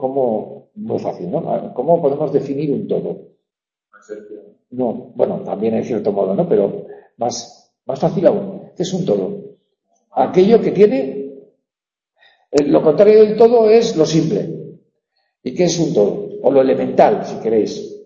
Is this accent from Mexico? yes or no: no; Pamplona, Navarre, Spain; moved away as an adult; now in Madrid, Spain; yo soy de Pamplona, yo en los años 80 vine a Madrid